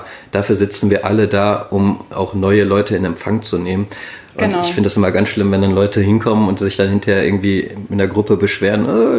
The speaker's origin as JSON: {"language": "German", "town": "Dortmund", "region": "North Rhine-Westphalia", "country": "Germany", "said": "Ich komme ursprünglich aus Dortmund, also ich bin nicht neu in Dortmund."}